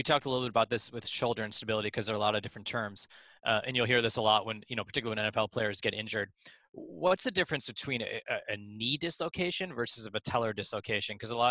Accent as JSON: {"language": "English", "town": "Chicago", "region": "Illinois", "country": "United States", "said": "The Midwest, even though I'm from Chicago, there's only Chicago."}